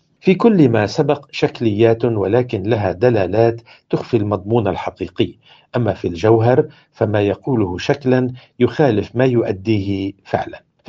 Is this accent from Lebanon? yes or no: yes; Lebanon